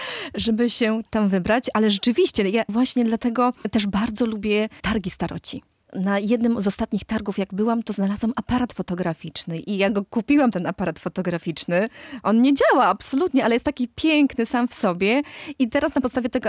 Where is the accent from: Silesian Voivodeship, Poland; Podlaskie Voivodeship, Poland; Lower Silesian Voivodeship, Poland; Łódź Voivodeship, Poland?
Podlaskie Voivodeship, Poland; accent: Podlaskie; Poza tym w moim domu zawsze ten akcent podlaski jest. Ja walczyłam z moim akcentem podlaskim